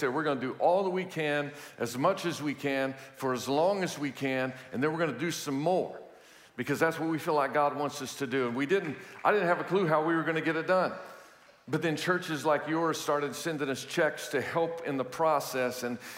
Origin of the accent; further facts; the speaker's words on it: Houston, Texas, United States; So I want to clear up the air today, because I know that when you hear I'm from Houston, there may be some negative vibes about